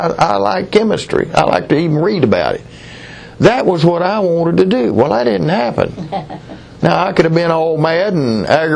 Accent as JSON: {"language": "English", "country": "United States", "tie": "born there", "said": "I'm thankful I was born in America."}